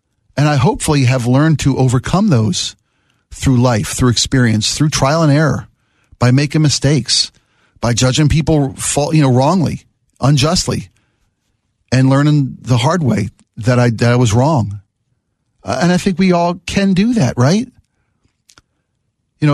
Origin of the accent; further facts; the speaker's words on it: Baltimore, Maryland, United States; I grew up in Baltimore in the 60s. I was a kid I was coming of school age in the late 60s in Baltimore, Maryland, one of the most racially divided cities in America.